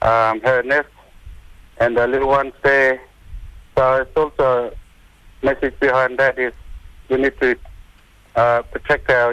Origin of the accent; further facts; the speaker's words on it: Northern Territory, Australia; We're from little homeland called Bunyala or Yopra in Blue Mud Bay.